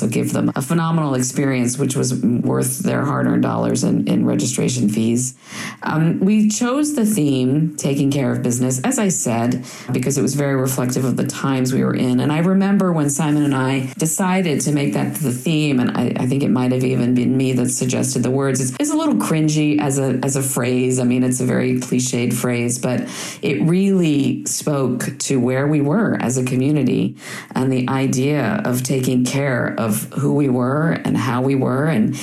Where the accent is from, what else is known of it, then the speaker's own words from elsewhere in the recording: Chicago, Illinois, United States; It happened to be in Chicago, which is my hometown